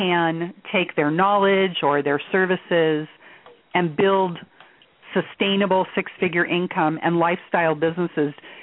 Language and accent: English; Switzerland; I grew up in Switzerland, and the way they taught us to ski in Switzerland was